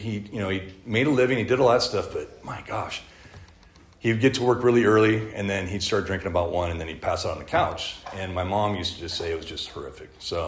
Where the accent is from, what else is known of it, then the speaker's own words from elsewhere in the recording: Santa Maria, California, United States; I was born and raised here in Santa Maria. I had great parents.